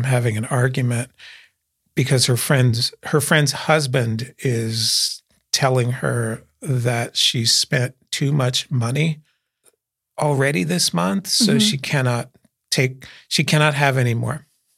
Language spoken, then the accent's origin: English; Philadelphia, Pennsylvania, United States; Back in my hometown of Philadelphia.